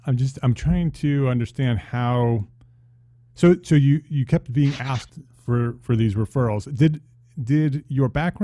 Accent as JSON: {"language": "English", "region": "New Jersey", "country": "United States", "tie": "born there", "said": "I was born in New Jersey, so I'm a Jersey guy. So I always looked at the city from the New Jersey side."}